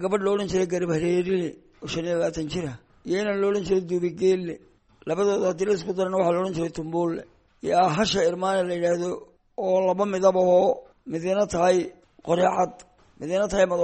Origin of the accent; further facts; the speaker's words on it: Togdheer, Somalia; taaniga tayda gobolkayga jaandheer baa laga cayaari jiray ayaa togdheer la yidhahda